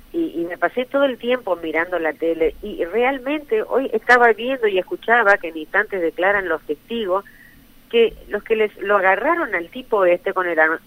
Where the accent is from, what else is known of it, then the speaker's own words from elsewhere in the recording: Argentina; me avergüenza como argentina.